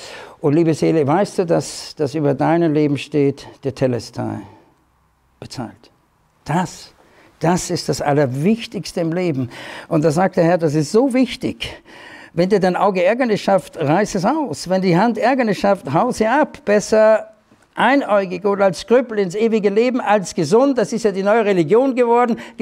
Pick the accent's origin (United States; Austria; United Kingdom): Austria; man konnte als Österreicher vor der Wende, gab es kaum ein Land, wo man so gut reisen konnte, West und Ost.